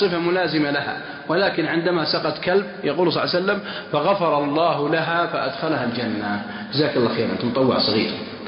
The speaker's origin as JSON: {"language": "Arabic", "town": "Mecca", "region": "Makkah Province", "country": "Saudi Arabia", "tie": "born there", "said": "من يوم أقول لهم ولدت بمكة يعرفونها"}